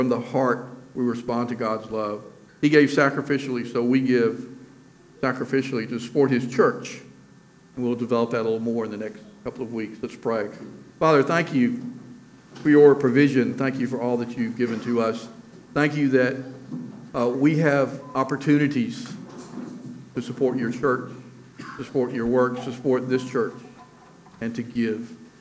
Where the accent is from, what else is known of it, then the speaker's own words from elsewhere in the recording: Alabama, United States; The states that give the most per person are Mississippi, Alabama, my home state, and Tennessee.